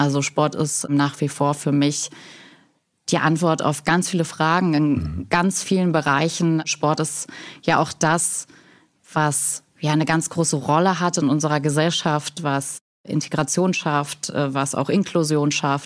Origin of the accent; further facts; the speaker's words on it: Cottbus, Brandenburg, Germany; bei uns in Cottbus, komme aus Cottbus, bin dort aufgewachsen